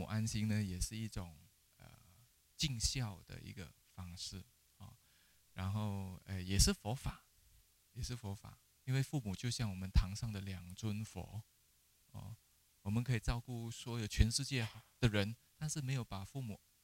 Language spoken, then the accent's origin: Chinese; Penang, Malaysia; 其实我的家乡是佛法是最兴盛的，在槟城，佛法是最兴盛，整个马来西亚啊，整个马来西亚槟城佛法是最兴盛的，所以我们从小就已经对佛法有一个概念